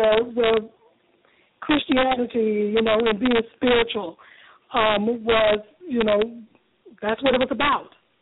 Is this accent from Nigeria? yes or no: no; North Carolina, United States; now in Georgia, United States; North Carolina is my hometown. We is my home state. But we've been living here in Georgia since 2009.